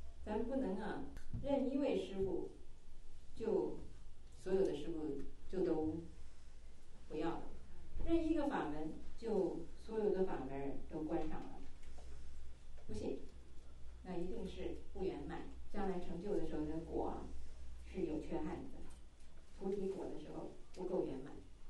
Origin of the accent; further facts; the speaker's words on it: Tianjin, China; 那是哪人呢？咱们天津人。